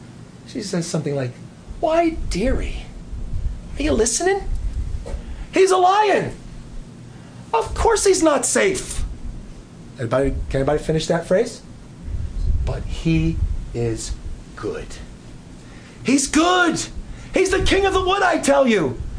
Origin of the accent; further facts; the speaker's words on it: New Jersey, United States; Now, it's not because I'm a rebel or I'm from New Jersey or anything like